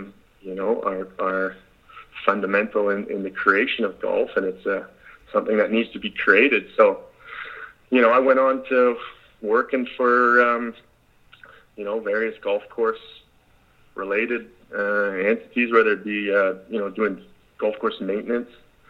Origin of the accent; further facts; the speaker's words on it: Canada; I'm Canadian, obviously, so, you know, golf is a big part of our, you know, our country up here